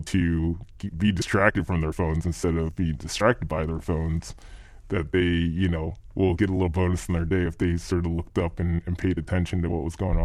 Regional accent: Philadelphia, Pennsylvania, United States; I guess I was a kid that, you know, always did his own thing.

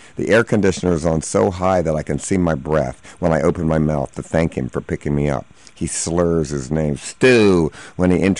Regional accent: Baltimore, Maryland, United States; they said, where are you from, sir? And I said, Baltimore, and then they knew it was me.

